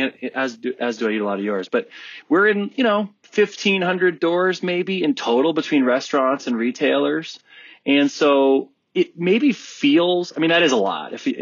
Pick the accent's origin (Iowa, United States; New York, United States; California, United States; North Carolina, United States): California, United States; Los Angeles; I grew up in Los Angeles too.